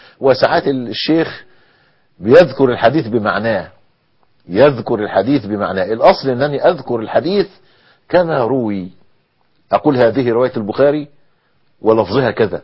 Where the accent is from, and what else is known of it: Egypt